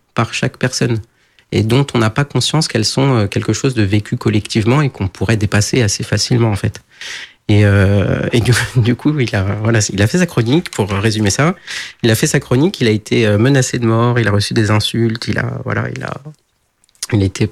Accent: France; J'ai fait mes études en France, j'ai grandi en France, mon réseau télé est principalement français.

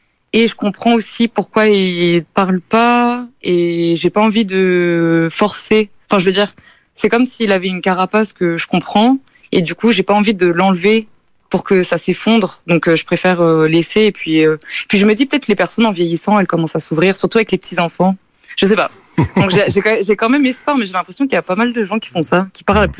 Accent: Angoulême, Nouvelle-Aquitaine, France; Et là, je viens de rentrer chez moi en Angoulême.

